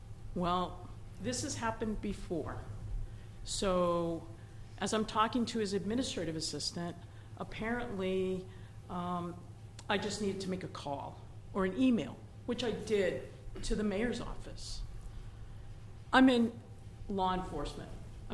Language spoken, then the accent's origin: English; Maine, United States; I come from Maine, from northern Maine. The amount of snow we get, that you all just got, that we all just got, is all the time.